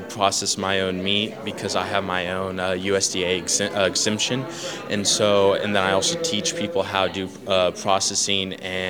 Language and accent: English; Madera, California, United States; I'm from Madera, California.